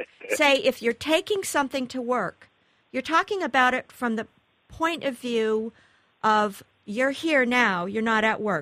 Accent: Midwest, United States; moved away; Well, you know, I come from the Midwest, where people don't seem to confuse bring and take, but I noticed as soon as I moved to the East, and this is about 1980

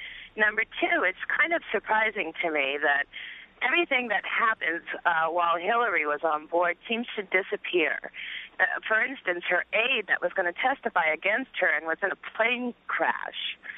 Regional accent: New Jersey, United States; I'm a housewife from New Jersey, so I can't really get right to the facts in my head.

